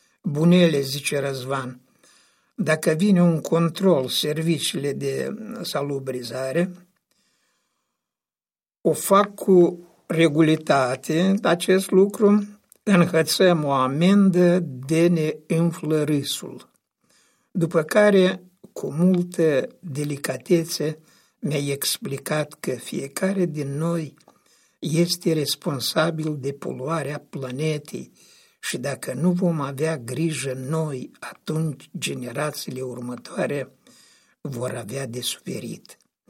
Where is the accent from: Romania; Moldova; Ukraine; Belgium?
Moldova; Minceni de Jos, Rezina District; în satul Minceni de Jos, satul meu de Baștină, din părțile Rezinii.